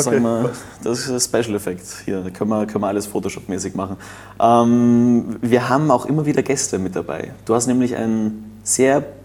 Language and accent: German; East Germany, Germany; ich komme aus dem Osten